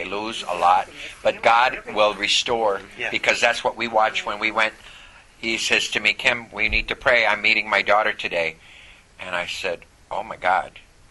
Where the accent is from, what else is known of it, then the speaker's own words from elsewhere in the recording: Canada; Well, that's like me trying to give up being Canadian.